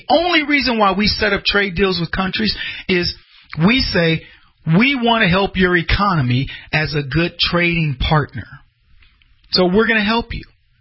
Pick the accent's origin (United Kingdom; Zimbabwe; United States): United Kingdom; accent: British; I wouldn't be like, suddenly I don't have my British accent. Where did it go?